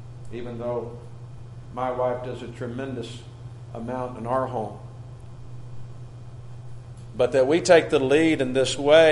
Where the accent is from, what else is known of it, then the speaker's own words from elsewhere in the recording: Bowling Green, Kentucky, United States; Some of my fondest memories of my childhood and growing up in Bowling Green, Kentucky, with my family, with, as I mentioned, my three sisters